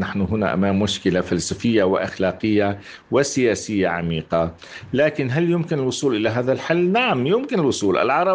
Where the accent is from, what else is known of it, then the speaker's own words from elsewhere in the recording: Syria; أعتقد أننا في نهاية المطاف كسوريين سنكون مضطرين للعمل يدا واحدة